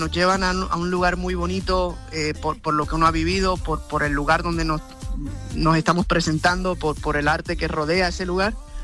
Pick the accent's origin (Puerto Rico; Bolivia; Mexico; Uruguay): Puerto Rico; yo siendo un boricua playero, cuando me hablas de Cádiz, pues me emociono